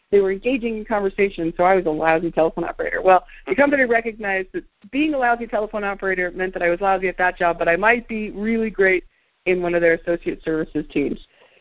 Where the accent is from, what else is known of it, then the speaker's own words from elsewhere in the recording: California, United States; moved away as an adult; now in Provo, United States; But I was from California, and I had just moved to this little town, Provo, Utah.